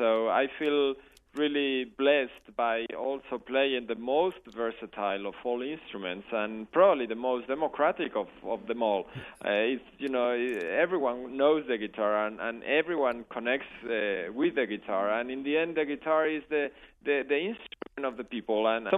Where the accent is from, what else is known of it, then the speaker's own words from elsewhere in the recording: Logroño, La Rioja, Spain; but it was a real theater in my hometown in Logroño.